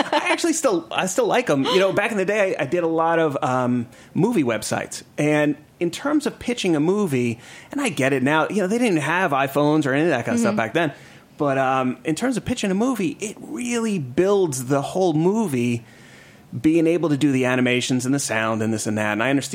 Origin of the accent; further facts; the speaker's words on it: New York, United States; now in Atlanta, United States; I'm still, you know, I grew up in New York and that sort of thing.